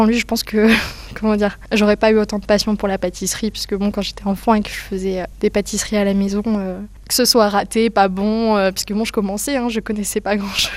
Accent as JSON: {"language": "French", "town": "Strasbourg", "region": "Grand Est", "country": "France", "tie": "born or raised there", "said": "J'ai grandi à Strasbourg, qui est une ville vraiment riche de culture."}